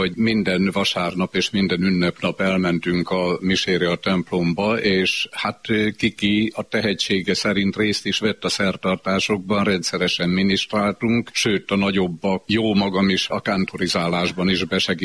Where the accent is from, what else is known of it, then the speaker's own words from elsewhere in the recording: Kenézlő, Borsod-Abaúj-Zemplén, Hungary; amikor édesapámat a megyéspüspöke áthelyezte Kenézlőre, a Bodrog közbe. Én ott nőttem fel, és egészen a gimnázium befejezéséig ott éltem.